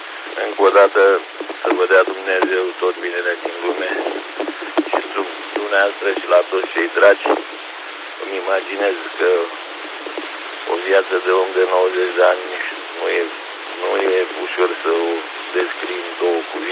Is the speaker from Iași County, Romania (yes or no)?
no; Slobozia, Ialomița County, Romania; Sunt și de la Slobozia